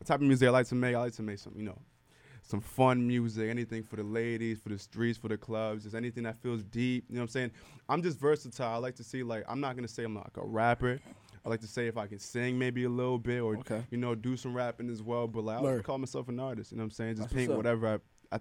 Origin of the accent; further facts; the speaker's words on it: Danbury, Connecticut, United States; Nah, man, I'm from Danbury.